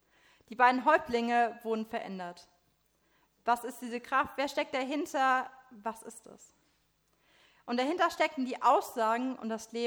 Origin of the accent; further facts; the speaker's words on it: Rosbach, North Rhine-Westphalia, Germany; Ich komme aus Rosbach, die Sieg ist mein Fluss.